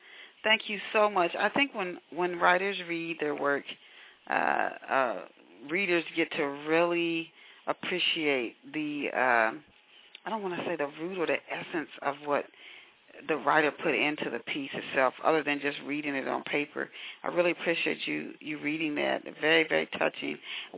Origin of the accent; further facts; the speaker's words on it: Ohio, United States; which I'm delighted to hear since I'm from Ohio